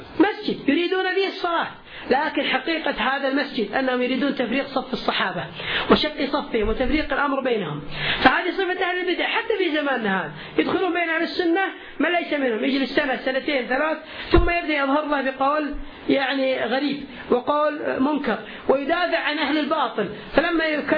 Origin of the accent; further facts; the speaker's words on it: Kuwait; وأعرف شخصية من هؤلاء، الصحيفة عندنا في الكويت معروفة